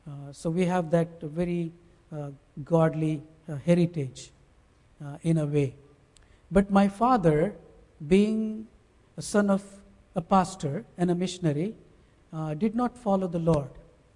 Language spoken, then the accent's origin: English; India; English is a second language; now in United States; I come from India, and a little bit brief story if I would like to share with you.